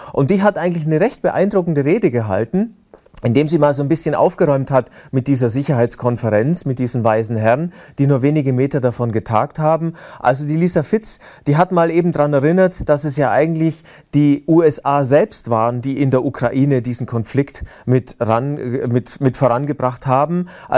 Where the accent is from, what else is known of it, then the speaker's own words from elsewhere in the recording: Munich, Bavaria, Germany; euch vielleicht ja wissen, ich komme ja aus München.